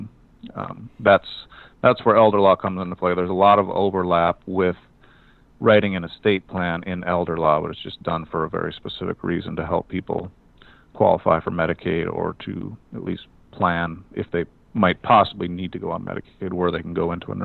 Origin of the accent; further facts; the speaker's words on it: North Dakota, United States; now in Omaha, United States; I grew up in North Dakota, and I've been down here down in Omaha about 20 years.